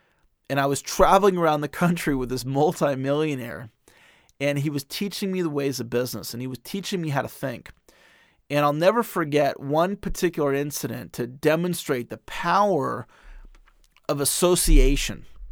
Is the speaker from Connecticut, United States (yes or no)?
no; California, United States; I grew up in Marin County, and I went to a high school called Redwood High School.